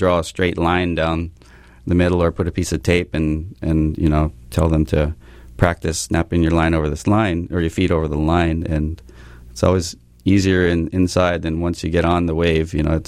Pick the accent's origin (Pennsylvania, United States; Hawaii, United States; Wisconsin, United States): Hawaii, United States; Kauai; Yeah, I grew up on Kauai. My dad found a surfboard floating in the ocean.